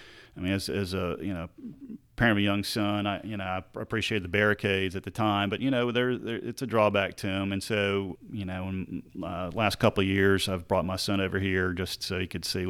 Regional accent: New Orleans, Louisiana, United States; I guess growing up in New Orleans, you get used to it and you learn quickly.

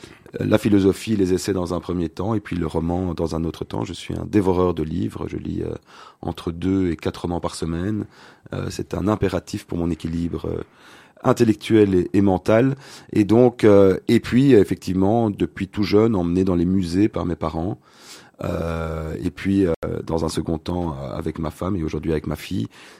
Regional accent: Brussels, Brussels-Capital Region, Belgium; Je suis né à Bruxelles.

